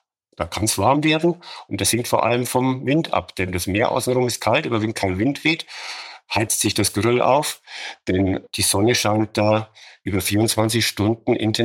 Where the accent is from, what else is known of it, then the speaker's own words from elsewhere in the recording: Munich, Bavaria, Germany; Ich komme halt aus München.